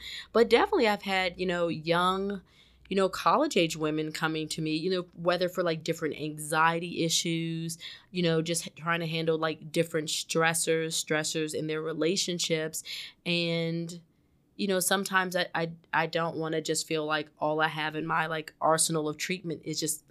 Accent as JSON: {"language": "English", "region": "Maryland", "country": "United States", "also_born_or_lived": "North Carolina", "lives_now": "New Jersey, United States", "said": "I'm originally from Maryland. I went to undergrad at Wake Forest University in Winston-Salem, North Carolina."}